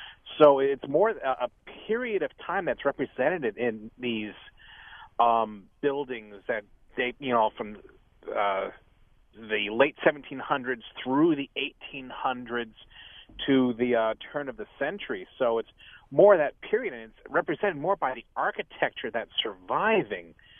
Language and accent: English; New Jersey, United States; moved away as an adult; I grew up in Jersey, went to college in New York State, and then I moved here back in 88.